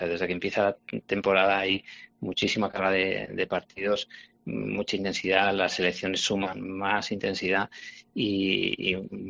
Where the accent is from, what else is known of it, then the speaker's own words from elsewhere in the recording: Huesca, Aragon, Spain; Llevamos siempre Huesca por bandera y yo creo que es difícil que la gente que nos conoce de cerca no sepa que somos de Huesca